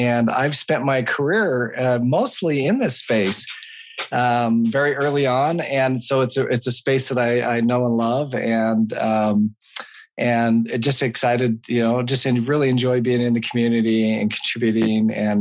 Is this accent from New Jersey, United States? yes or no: no; Ogden, Utah, United States; I grew up in Utah, in a town called Ogden, Utah, and I'm one of six kids with in our family.